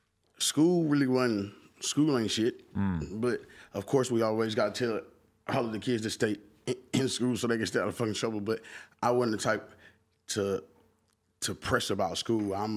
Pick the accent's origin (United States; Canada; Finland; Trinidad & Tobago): United States; Palm Beach, Florida; born there; I was born in Palm Beach, and I moved to the north.